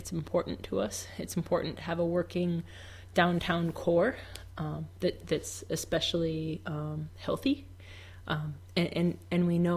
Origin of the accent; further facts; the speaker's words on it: Illinois, United States; also born or lived in Arlington Heights / Schaumburg / Wheaton; So I was born in Arlington Heights, Illinois, the northwest suburbs. Moved to Schaumburg, moved to Wheaton, and now my parents live in Barrington